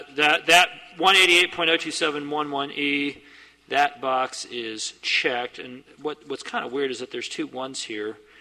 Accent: Kansas City, United States; what I remember growing up in Kansas City at the time was the ice storm in 83

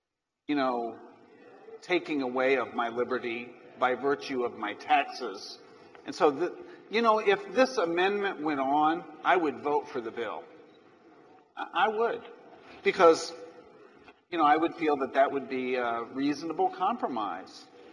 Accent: Missouri, United States; We're both from Missouri.

